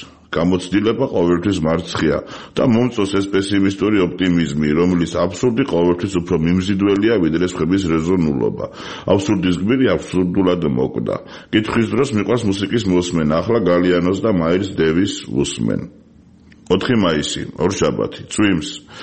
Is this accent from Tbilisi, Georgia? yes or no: yes; Tbilisi, Georgia; მე ძალიან მიყვარს ჩემი ქალაქი. დედამიწაზე ყველაზე ძვირფასი ადგილია. ჩემი ბავშვობის უბნები სოლოლაკი და ვერა განსაკუთრებით მიყვარს.